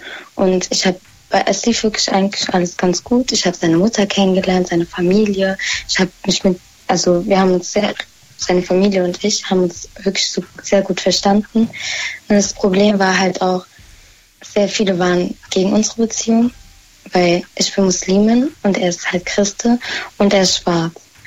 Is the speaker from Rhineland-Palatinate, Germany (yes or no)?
yes; Mainz, Rhineland-Palatinate, Germany; Ich komme aus Mainz.